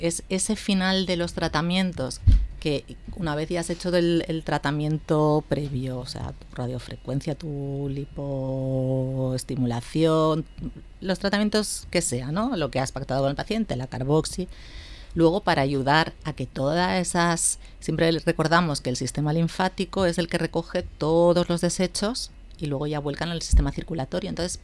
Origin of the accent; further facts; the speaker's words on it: Spain; Y no olvidar que somos españoles.